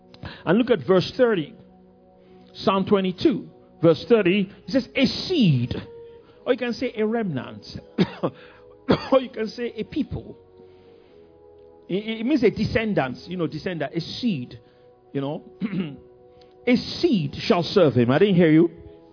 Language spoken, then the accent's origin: English; Ikoyi, Lagos, Nigeria; I grew up in Ikoyi. You know, my home was in Ikoyi. My primary school was in Victoria Island.